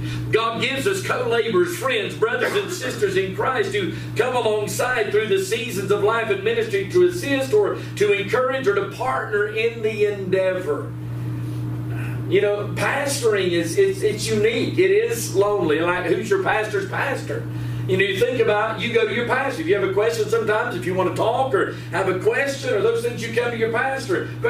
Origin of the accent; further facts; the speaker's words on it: Southern United States, United States; I was born and raised in the Bible Belt. I'm from the South, and church is on every corner.